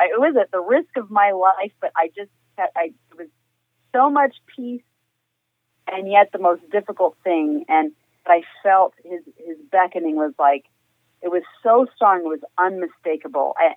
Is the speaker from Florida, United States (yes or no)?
yes; Florida, United States; I had a little bit of family in Florida at the time. I'm originally from Florida.